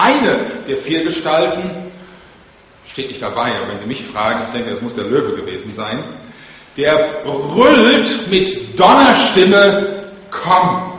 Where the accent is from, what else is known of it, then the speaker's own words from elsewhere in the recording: Limbrecht, Germany; Sehe ich in der Tat so Limbrecht als meine Heimatgemeinde.